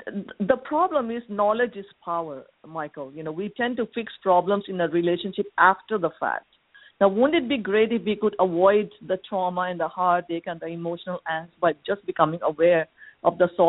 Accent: Thailand; I'm from Thailand.

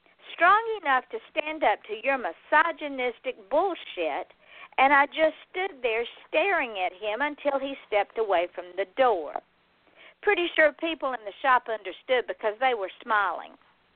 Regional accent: the South, United States; Now, I am born and bred in the South

